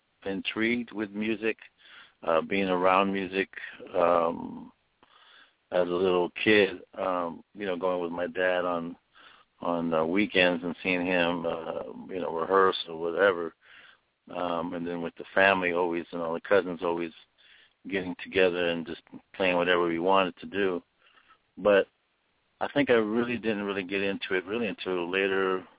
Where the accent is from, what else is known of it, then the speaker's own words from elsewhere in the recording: Oakland, California, United States; Yeah, my hometown, Oakland, California, we love it. We love it. We miss the Bay.